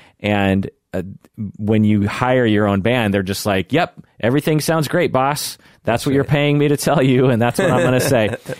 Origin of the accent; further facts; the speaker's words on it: United States; I'm an American, so God knows.